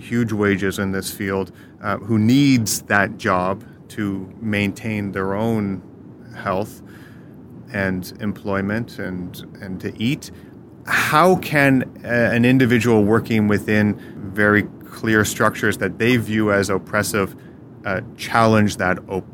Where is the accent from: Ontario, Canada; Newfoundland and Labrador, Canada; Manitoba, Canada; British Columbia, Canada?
Ontario, Canada; Toronto; particularly growing up in Toronto and working in Toronto